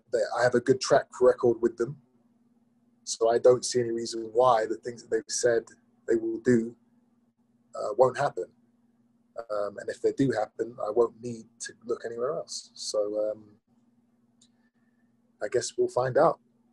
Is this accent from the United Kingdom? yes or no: yes; England, United Kingdom; But I love fighting in England. I love fighting in my home country.